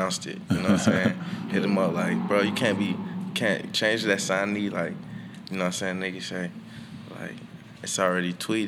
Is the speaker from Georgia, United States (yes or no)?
yes; College Park, Georgia, United States; also born or lived in Union City / Fairburn; like I grew up around the College Park, Union City, Fairburn area, you know what I'm saying?